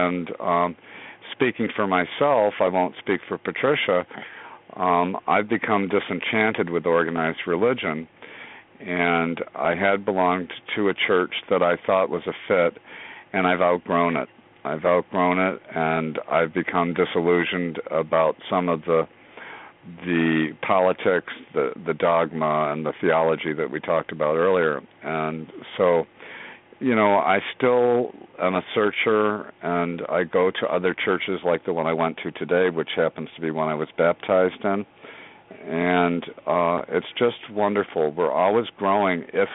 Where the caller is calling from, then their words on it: New York, United States; I'm in upstate New York